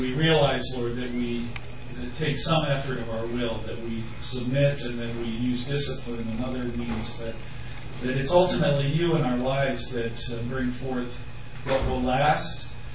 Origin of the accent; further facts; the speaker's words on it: New York, United States; I've often mentioned I'm from Western New York, and the problem wasn't that it couldn't be 60 in April. It could. It just would be snowing in May. That was the problem that I remember as a young boy.